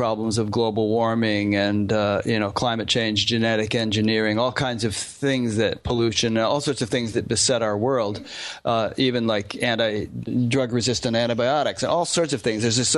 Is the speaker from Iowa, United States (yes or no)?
yes; Iowa, United States; You know, when I first started, I started here in my hometown in Iowa